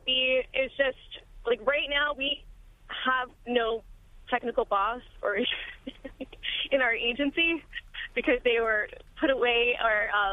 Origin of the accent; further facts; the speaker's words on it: New Jersey, United States; And I know I'm from New Jersey politics.